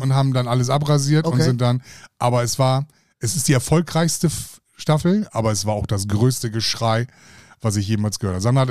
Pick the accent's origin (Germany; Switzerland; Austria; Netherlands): Netherlands; Hey, ich bin Niederländer.